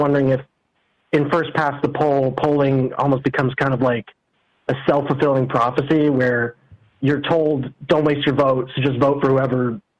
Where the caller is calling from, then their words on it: New Jersey, United States; I'm from New Jersey.